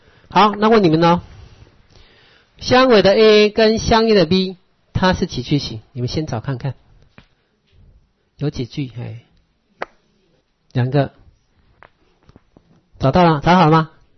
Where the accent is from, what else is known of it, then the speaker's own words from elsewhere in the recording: Taiwan; 比如说不，我们人类跟我们台湾人，它是名称不同